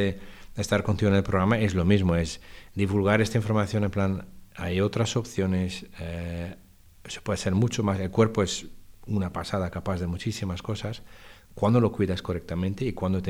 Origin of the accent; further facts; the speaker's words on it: Belgium; Spanish is a second language; moved away as an adult; also born or lived in United States; Yo quería volver a Europa. Yo soy de Bélgica. Después de 10 años en Estados Unidos